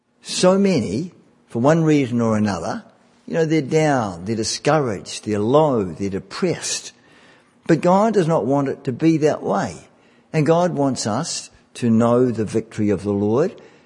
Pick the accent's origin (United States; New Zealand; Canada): New Zealand; when I grew up in the Anglican Church in New Zealand, Episcopalian Church. I was sprinkled there when I was a baby, and I grew up in that church.